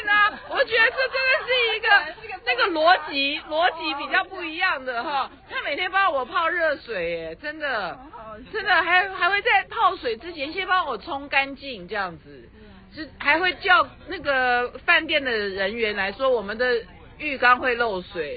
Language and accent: Chinese; Taiwan; 我们来自台湾